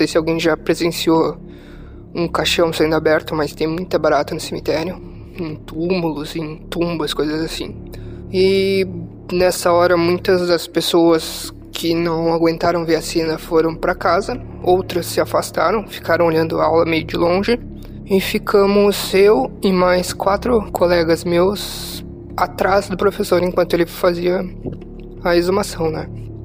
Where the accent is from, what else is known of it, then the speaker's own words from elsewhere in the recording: Rio Grande do Sul, Brazil; eu sou do Rio Grande do Sul.